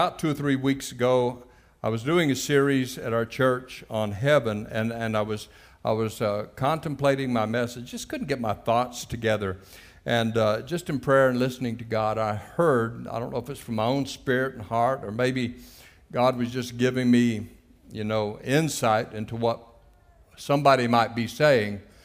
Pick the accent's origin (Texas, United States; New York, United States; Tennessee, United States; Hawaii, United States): Texas, United States; Houston; I'm from Houston. I was here last week. I'm here again this week.